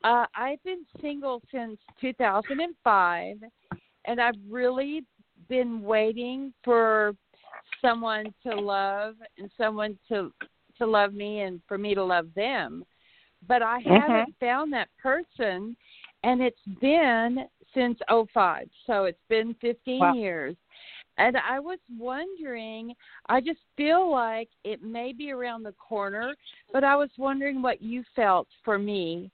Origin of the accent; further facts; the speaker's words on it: Texas, United States; I'm a Texan